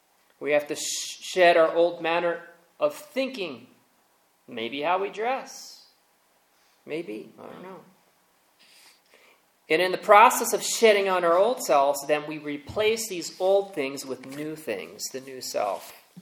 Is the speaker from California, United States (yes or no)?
no; Long Island, New York, United States; way back to Long Island, New York. That's where I grew up. And I identified as Catholic, as Italian, as Irish. Us New Yorkers really took pride often in our heritage.